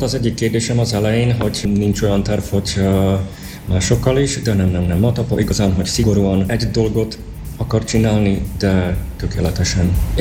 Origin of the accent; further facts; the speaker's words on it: Košice, Košice Region, Slovakia; born there; Hungarian is a second language; Én eredeti Szlovákiában vagyok, Kassán születtem, és annak köszönhetően még értem egészen jól magyarul, de már kifejezni magam egy picit nehezebb